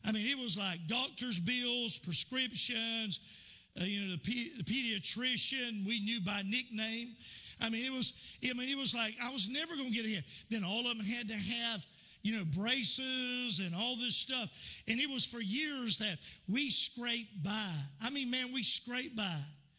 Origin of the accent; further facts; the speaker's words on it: Hilliard, Florida, United States; Hilliard, Florida. And Hilliard's so small, you have to go to Jacksonville to turn around. And but I was raised in Hilliard, Florida. I was raised in a house that was never completed.